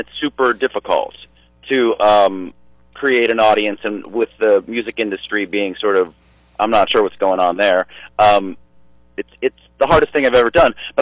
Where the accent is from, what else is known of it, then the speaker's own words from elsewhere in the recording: Butler, United States; a lot of those people have known my folks because I'm from Butler